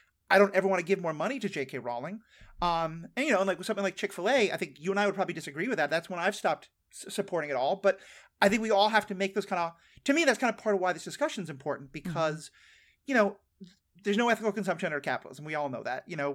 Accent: New York City, New York, United States; I grew up in New York City as the child of a Jewish father and a Jewish family.

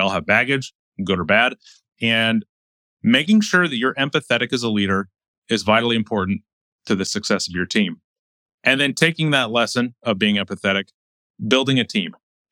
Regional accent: Utah, United States; So I grew up in Utah, and I grew up in the Mormon faith as a Latter-day Saint.

